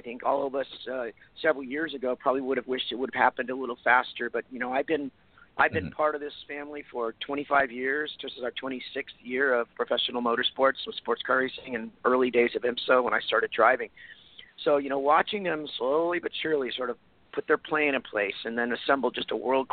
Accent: Newport Beach, California, United States; And so I'm from down here. I grew up in Newport Beach as a kid in the 70s.

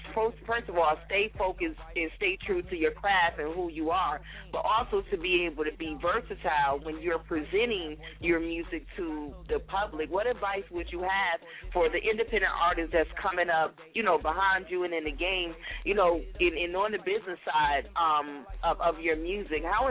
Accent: New Jersey, United States; You know, I'm from Jersey, so I came over.

